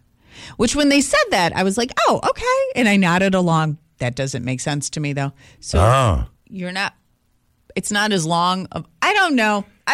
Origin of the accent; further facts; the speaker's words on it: United States; I was born and raised in America, and I don't understand that definition.